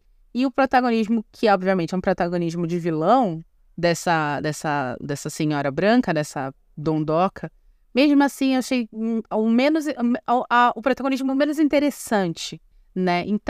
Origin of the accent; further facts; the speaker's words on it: North Region, Brazil; que tem muito no norte do Brasil, de onde eu venho